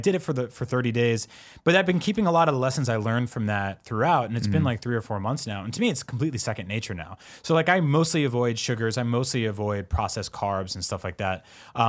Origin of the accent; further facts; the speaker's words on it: East Coast, United States; I'm Italian from East Coast.